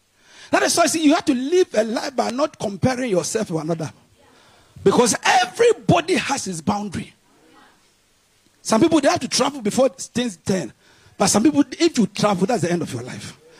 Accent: Ghana; I'm a Ghanaian. Preaching to you, a Ghanaian, it's easier for you to receive.

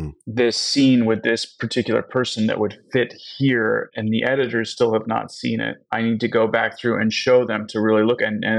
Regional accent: Seattle, Washington, United States; I grew up in Seattle, Washington. I went to school in Oregon

